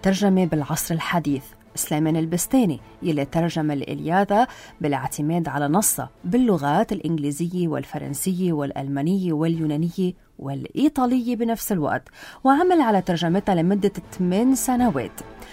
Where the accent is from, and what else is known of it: Lebanon